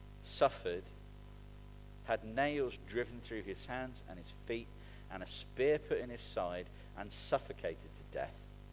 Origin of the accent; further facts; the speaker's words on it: Portsmouth, South East England, United Kingdom; also born or lived in Nottingham; I stand here as someone who was obviously born in the greatest city on the earth, in Nottingham. Both me and Fran would agree. But I grew up in Portsmouth.